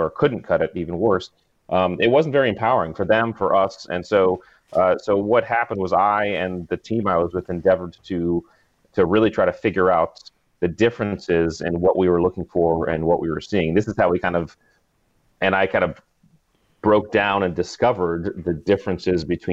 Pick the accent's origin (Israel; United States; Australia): United States; New England; Well, I grew up in New England, joined the Navy in mid-90s, went to the SEAL teams, and spent a career with the Navy SEALs.